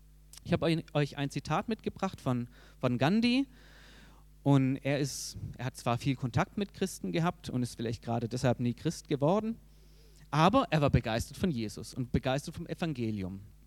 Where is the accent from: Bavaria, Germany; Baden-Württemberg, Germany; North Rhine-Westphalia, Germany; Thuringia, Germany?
Baden-Württemberg, Germany; ich merke, ich bin Schwabe